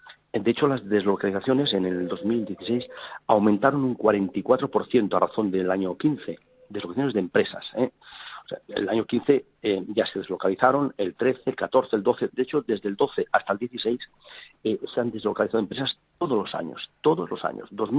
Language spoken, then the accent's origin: Spanish; Catalonia, Spain; En estos momentos, como catalanes, lamentamos